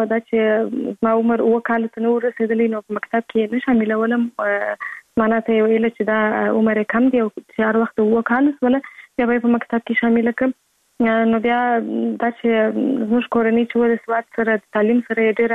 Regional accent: Kandahar, Afghanistan; born there; زه په کندهار ولایت کې زیږیدلی یم او اوس په فعال هم په کندهار ولایت کې اوسېږم.

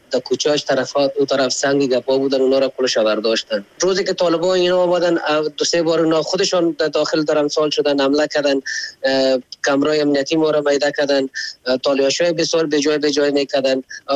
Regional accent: Afghanistan; ما خو افغان هستیم

